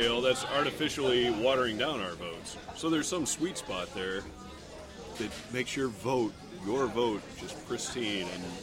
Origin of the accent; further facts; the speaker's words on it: United States; Because I can. Because I'm an American.